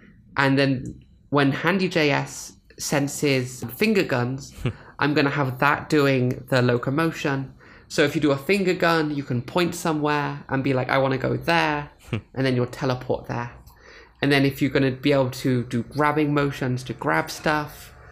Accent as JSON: {"language": "English", "country": "United Kingdom", "said": "because I'm not sure if you can tell by my accent, but I'm British and I've studied British Sign Language before."}